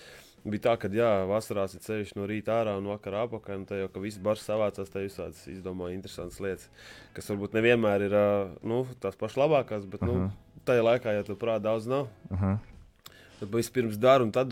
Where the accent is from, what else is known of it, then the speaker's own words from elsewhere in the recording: Liepāja, Kurzeme, Latvia; Es dzimis un audzis Liepājnieks.